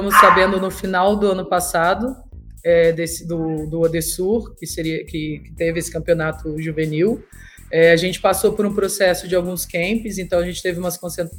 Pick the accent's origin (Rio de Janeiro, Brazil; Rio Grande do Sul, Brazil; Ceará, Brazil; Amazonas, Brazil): Rio de Janeiro, Brazil; Volta Redonda; now in São Paulo, Brazil; sou do interior do Rio de Janeiro, sou de Volta Redonda. Vim para São Paulo porque eu fui convidada para jogar por um clube em Osasco.